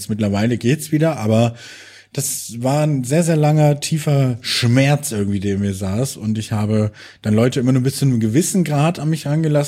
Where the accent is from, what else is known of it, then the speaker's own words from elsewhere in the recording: Bremen, Germany; als Bremer